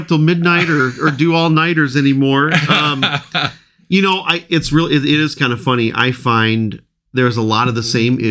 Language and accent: English; Holland, Michigan, United States; now in Ithaca, United States; I grew up over in Holland, and that's a whole long story.